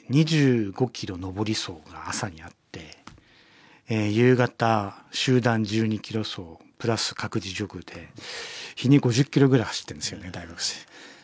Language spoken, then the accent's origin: Japanese; Tohoku, Japan; born there; まあ僕は東北の生まれだから、